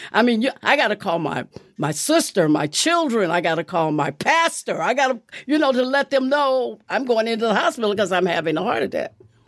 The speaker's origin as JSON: {"language": "English", "town": "Los Angeles", "region": "California", "country": "United States", "tie": "born or raised there", "said": "Because I was born and raised in Los Angeles."}